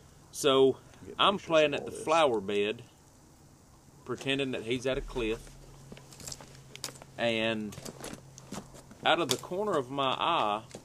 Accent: the South, United States; Again, growing up in the South, she was cooking hot dog weenies cut open with cheese in them.

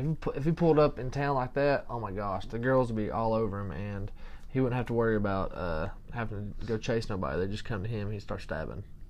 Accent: United States; I'm an American.

